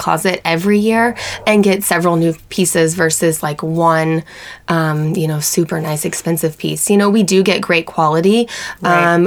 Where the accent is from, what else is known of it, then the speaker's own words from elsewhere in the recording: Lanesville, Indiana, United States; I grew up in Lanesville, Indiana, so tiny little town. I mean, yeah. we were right here, right by Louisville